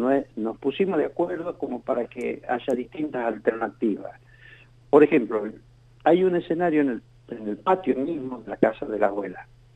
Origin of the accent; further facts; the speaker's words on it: Santiago del Estero, Argentina; de la historia familiar y de lo que somos nosotros, Santiago del Estero